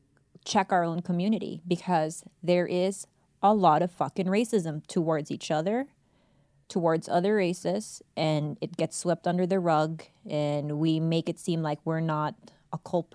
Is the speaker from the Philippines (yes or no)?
yes; Philippines; moved away; I'm speaking for a lot of the kids that I grew up with in the Philippines that now live here